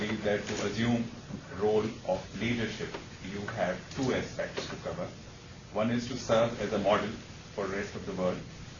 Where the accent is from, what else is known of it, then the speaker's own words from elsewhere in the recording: Pakistan; English is a second language; now in United States; one of the reasons that I am here from Pakistan